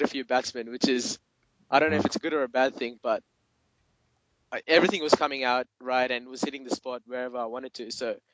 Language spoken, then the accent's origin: English; Australia; from Australia.